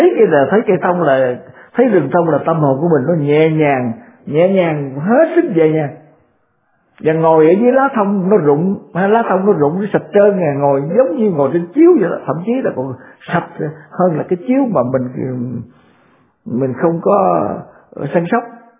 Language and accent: Vietnamese; Mekong Delta, Vietnam; Tôi ở miền Tây mà, quê tôi ở miền Tây, rồi tôi đi dạy học ở Trà Vinh cũng bao nhiêu năm, cũng là thuộc về miền Tây nữa, rồi tôi ngược về Sài Gòn